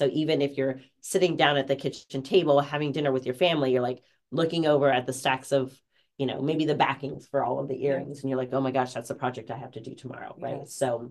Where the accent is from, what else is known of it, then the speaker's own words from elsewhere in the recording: Italy; English is a second language; Well, I mean, I'm from Italy, so like leather from Italy makes total sense for me.